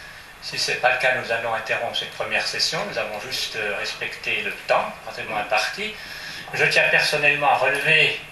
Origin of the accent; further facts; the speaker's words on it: Switzerland; En tant que Suisse, j'aurais pu leur dire qu'ils auraient été tout à fait légitimes à parler en allemand